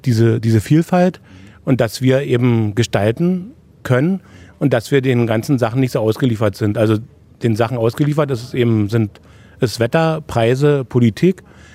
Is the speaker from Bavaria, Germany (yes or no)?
no; Straupitz, Brandenburg, Germany; Na, zur Gurke kommt man im Spreewald als Kind. Also ich bin aus Straupitz und das gehörte alles mit dazu.